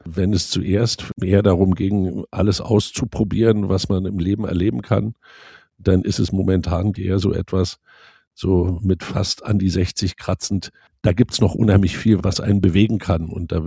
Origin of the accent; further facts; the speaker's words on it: Berlin, Germany; Berlin ist Berlin, da komme ich her, da geht nichts dran vorbei.